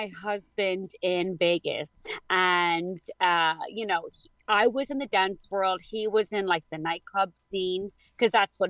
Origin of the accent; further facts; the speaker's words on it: Ireland; moved away as an adult; now in United States; So I'm born and raised in Ireland. My entire family is still there.